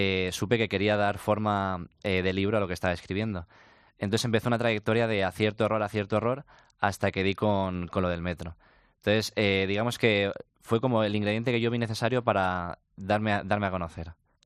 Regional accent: Gandia, Valencian Community, Spain; moved away as an adult; now in Madrid, Spain; Yo soy de Gandía, efectivamente llegué a Madrid hace 4 años

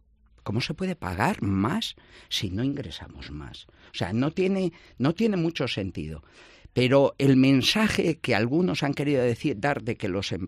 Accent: Castile and León, Spain; que se vayan a mi tierra, tierra de Campos

